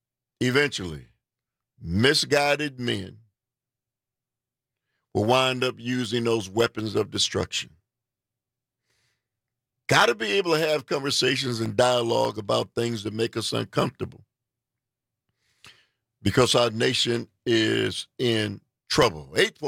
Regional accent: United States; I'm an American just like you are.

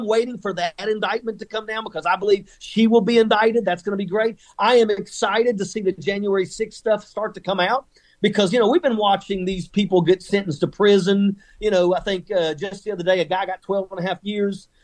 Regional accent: West Virginia, United States; There was a time, you know, I come from West Virginia. There was a time when West Virginia was a strong, proud Democrat state.

